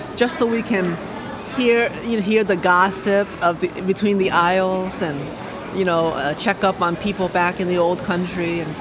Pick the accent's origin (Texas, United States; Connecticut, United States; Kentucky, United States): Connecticut, United States; Hartford; I immigrated in 1990. I was 2 years old. And this space reminds me of my childhood, growing up in Hartford, Connecticut, living in a one-room, one-bedroom apartment with 7 of my family members who initially immigrated with me